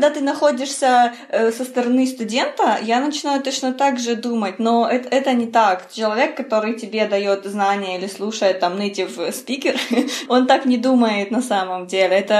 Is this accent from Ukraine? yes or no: yes; Eastern Ukraine, Ukraine; Понятно, что это, ну, это один из моих родных языков, да, потому что я из Восточной Украины.